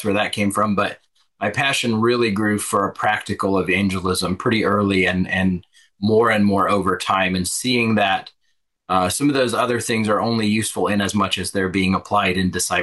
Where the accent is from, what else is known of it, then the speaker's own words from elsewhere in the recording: Nebraska, United States; moved away as an adult; now in North Carolina, United States; we moved from Nebraska, where we were both raised, born and raised, and we moved out here to go to seminary.